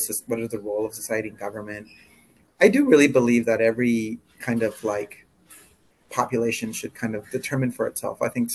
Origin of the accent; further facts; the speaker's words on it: United States; That's not my baseline as an American.